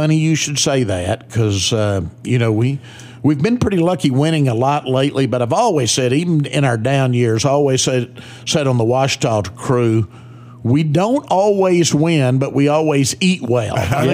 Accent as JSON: {"language": "English", "town": "Arkadelphia", "region": "Arkansas", "country": "United States", "tie": "born or raised there", "said": "Bill Vining was one of my neighbors growing up in Arkadelphia"}